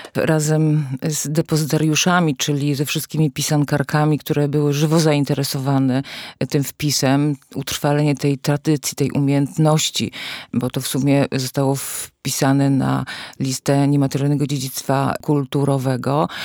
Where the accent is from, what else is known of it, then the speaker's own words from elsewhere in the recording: Jasienica Dolna, Opole Voivodeship, Poland; a pochodzę z Podnysy, z Jasienicy Dolnej